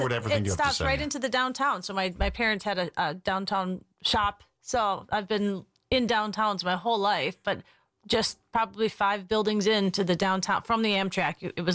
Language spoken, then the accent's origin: English; Whitefish, Montana, United States; Whitefish, Montana.